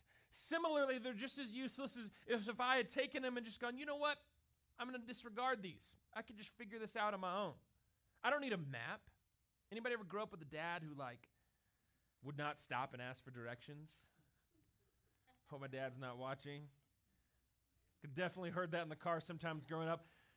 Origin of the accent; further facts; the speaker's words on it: Lubbock, Texas, United States; I grew up in the best town ever for driving without GPS. I grew up in Lubbock, Texas.